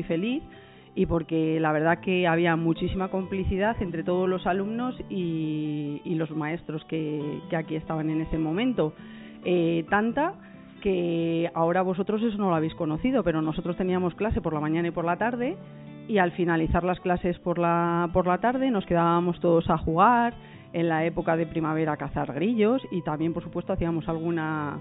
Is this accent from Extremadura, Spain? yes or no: no; Guijuelo, Castile and León, Spain; Y por circunstancias de la vida, pues terminé aquí en Guijuelo, en mi pueblo, trabajando como coordinadora de cultura